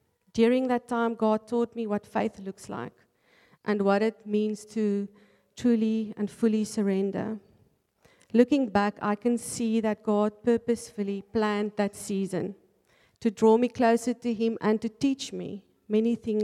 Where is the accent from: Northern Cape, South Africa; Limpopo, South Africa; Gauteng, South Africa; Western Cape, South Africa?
Western Cape, South Africa; Wellington; I grew up in Wellington, where I also completed my matric. We went to church as a family, but it was more about tradition than a real relationship with God.